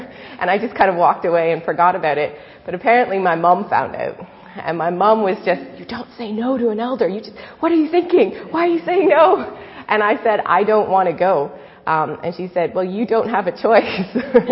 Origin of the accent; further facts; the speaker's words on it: Ontario, Canada; I'm Canadian, so I was born and raised just outside Toronto, Ontario. And I grew up in a Christian family